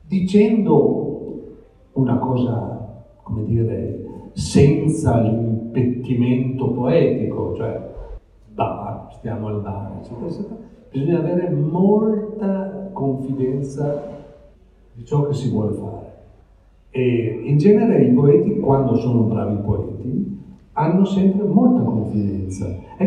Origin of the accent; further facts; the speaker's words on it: Parma, Emilia-Romagna, Italy; ma non sono piemontese d'altronde, sono di Parma.